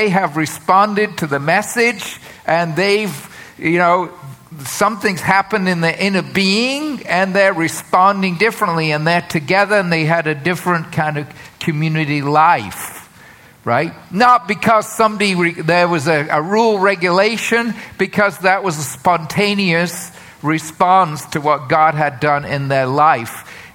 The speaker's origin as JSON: {"language": "English", "region": "England", "country": "United Kingdom", "tie": "born or raised there", "also_born_or_lived": "United States", "moved": "as an adult", "said": "I was born and raised in England, UK. When I was in my early 20s, I moved from England. The first time I left England, I went directly to Chicago and began graduate studies."}